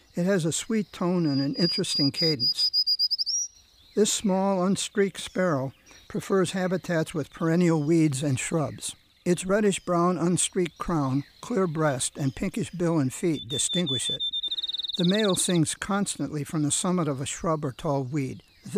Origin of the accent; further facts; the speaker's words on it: Albion, United States; During the 1930s, when I first became interested in nature, my hometown, Albion, was really an agricultural community.